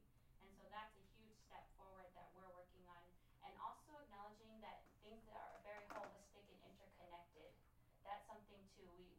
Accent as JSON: {"language": "English", "region": "Alaska", "country": "United States", "said": "we're bringing it slowly down to the South, which is where I'm from. I'm from the Bering Strait region."}